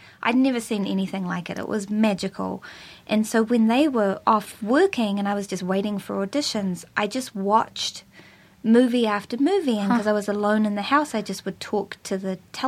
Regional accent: New Zealand; accent: New Zealand; he asked me to just use my New Zealand accent.

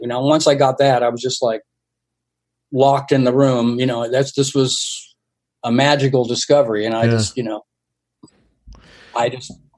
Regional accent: Ottawa, Ontario, Canada; also born or lived in Toronto; now in United States; where I grew up, I was born in Toronto, but I spent most of my early years in Ottawa because my dad was in the military.

